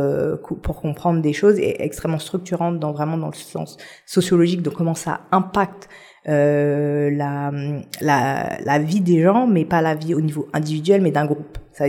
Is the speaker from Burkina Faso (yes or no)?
no; Haiti; moi, par exemple, je suis haïtienne